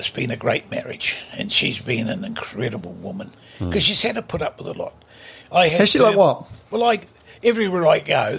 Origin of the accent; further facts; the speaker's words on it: Wellington, New Zealand; No. I was from Wellington. She lived in Auckland.